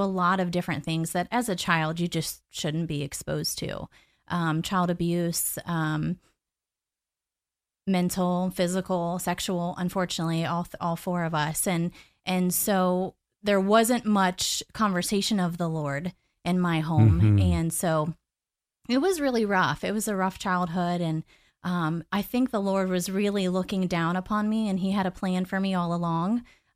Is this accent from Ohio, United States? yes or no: yes; Dayton, Ohio, United States; So I grew up in Ohio, actually. I was born and raised in Dayton, Ohio, a small, small town in central Ohio.